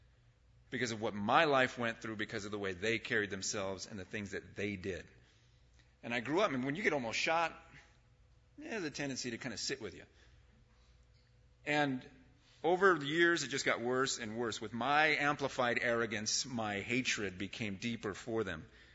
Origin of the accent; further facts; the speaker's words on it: San Bernardino, California, United States; growing up in San Bernardino and in Mount Vernon and near the corner of Tijuana and 4th Street, hello.